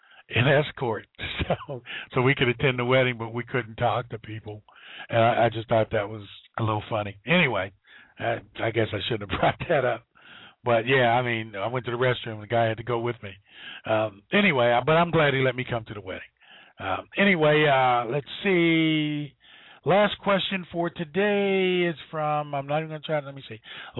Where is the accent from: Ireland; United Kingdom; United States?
United States; Youngstown, Ohio; From Youngstown, Ohio. It's actually my hometown.